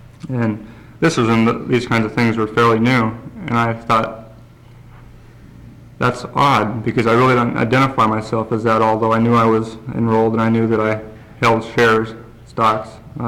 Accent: Sitka, Alaska, United States; I'm a Tlingit from Sitka, Shiatica and Sea Alaska shareholder, enrolled in Sitka Community Association.

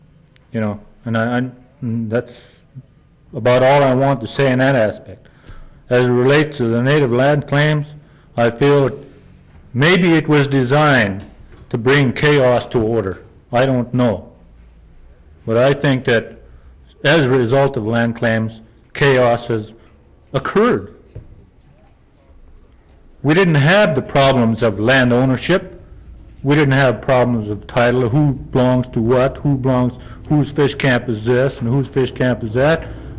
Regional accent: United States; But I hate it when people say Indians come first, because I'm an American.

